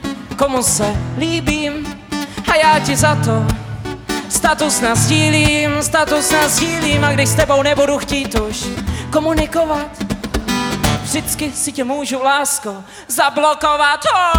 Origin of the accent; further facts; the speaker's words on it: Ledenice, South Bohemian Region, Czechia; Já jsem z Českých Budějovic, respektive z Ledenicu Českých Budějovic